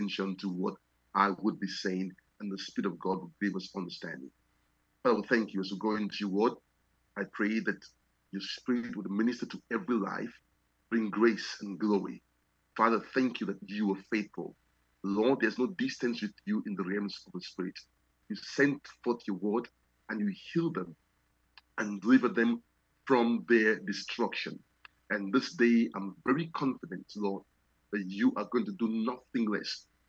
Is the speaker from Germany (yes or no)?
no; Sierra Leone; now in United States; I come from Sierra Leone. I am presently in the United States, but this is not my homeland.